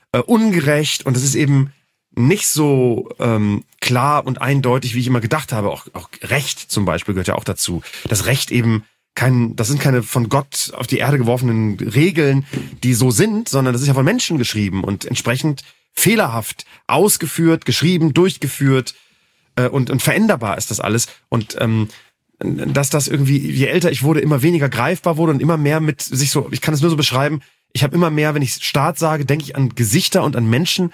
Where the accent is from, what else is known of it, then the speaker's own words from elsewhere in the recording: Bremen, Germany; Ich bin an der Weser aufgewachsen und ich bin regelmäßig auch morgens aufgewacht vom Nebelhorn an diesigen Tagen, die es ja in Bremen sehr oft gibt